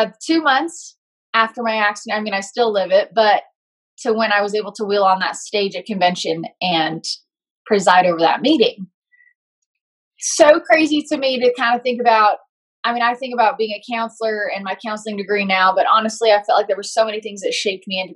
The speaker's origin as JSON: {"language": "English", "region": "Utah", "country": "United States", "tie": "born or raised there", "also_born_or_lived": "California", "said": "At seven, we moved to Utah from California. And I told my dad I would only move if he bought me a Palomino Barrel horse when we got there."}